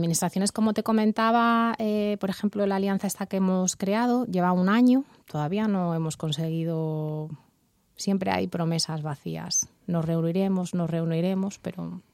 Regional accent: Castilla-La Mancha, Spain; Algunas son de ámbito de comunidad, soy de Castilla-La Mancha

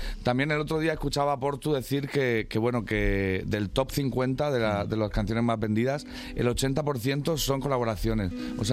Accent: Murcia, Region of Murcia, Spain; now in Madrid, Spain; Para mí más que soy de Murcia, imagínate el frío que estoy pasando aquí en Madrid estos días.

